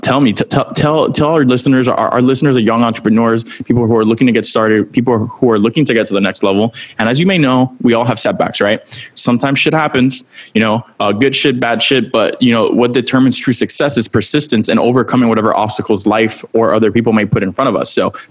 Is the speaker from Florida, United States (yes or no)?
yes; Miami, Florida, United States; Like I'm from Miami. There's a lot of issues we have in Miami, specifically with the youth